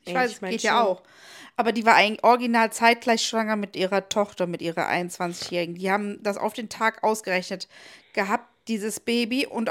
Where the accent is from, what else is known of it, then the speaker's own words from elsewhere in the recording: Niederkassel, North Rhine-Westphalia, Germany; Ich komme aus Niederkassel.